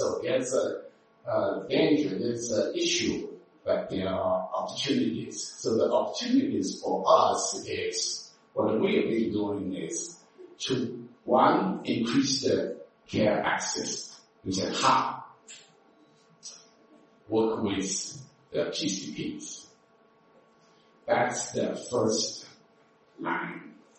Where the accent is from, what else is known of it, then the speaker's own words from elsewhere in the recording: New York, United States; Okay, so since I'm from New York, I'll start.